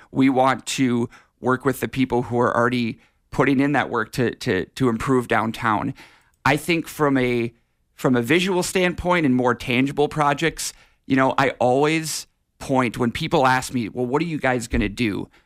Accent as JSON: {"language": "English", "region": "Minnesota", "country": "United States", "tie": "born or raised there", "lives_now": "Grand Rapids, United States", "said": "I love Grand Rapids. I did not grow up here. I grew up in the Twin Cities, met my wife Ashley in college"}